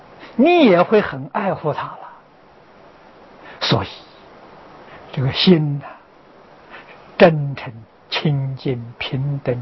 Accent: China; 我们中国人喜欢简单，杂花那个杂字不要了，用个花

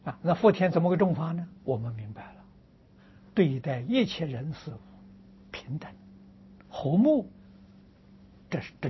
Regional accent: China; 那我们今天外国人讲的磁场啊，我们中国人讲的气象啊

